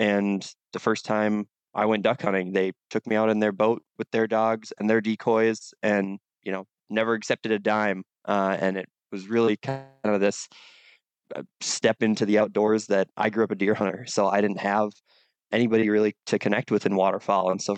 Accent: Minnesota, United States; I grew up in East Central Minnesota, and for me, the wild places were actually up in the Iron Range.

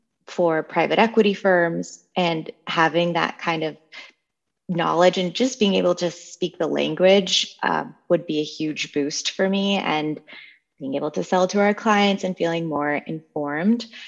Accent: California, United States; moved away as an adult; now in Washington, United States; Well, I grew up in California, and I moved out to DC about 5 or 6 years ago.

